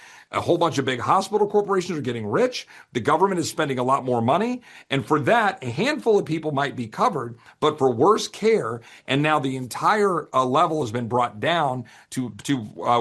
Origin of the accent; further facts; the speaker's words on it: Texas, United States; borders policy is probably the one that's the worst, but only by an edge for this reason, especially as a Texan.